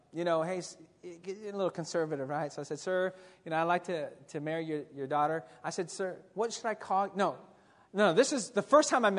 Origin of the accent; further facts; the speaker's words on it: San Diego, California, United States; Honestly, for me, I was actually born and raised in San Diego. My mom was first-generation Filipino. When I was in San Diego, I actually thought I was white.